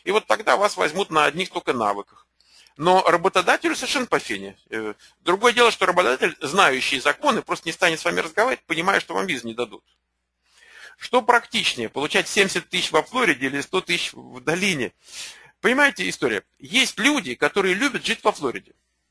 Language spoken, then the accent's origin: Russian; California, United States; Вот я из Калифорнии не хочу там жить ни за какие деньги.